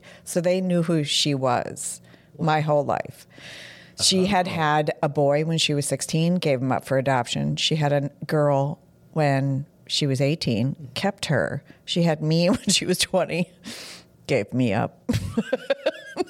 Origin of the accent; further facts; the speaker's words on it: Duluth, Minnesota, United States; born there; I was adopted. I was born in Duluth.